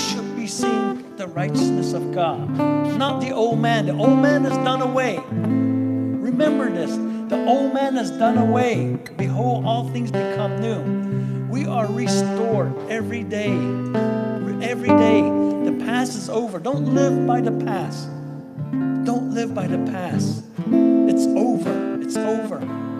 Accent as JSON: {"language": "English", "region": "Southwest", "country": "United States", "said": "I'm from the Navajo Reservation. I'm a full-blooded Navajo Indian."}